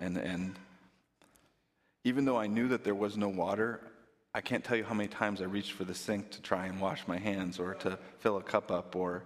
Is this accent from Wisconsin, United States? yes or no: yes; Kenosha, Wisconsin, United States; when they came back here to Wisconsin, where I grew up in Kenosha